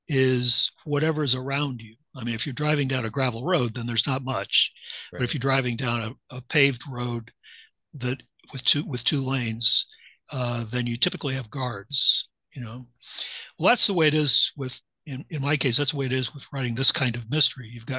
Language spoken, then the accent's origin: English; Midwest, United States; because I grew up in the Midwest, so everything is flat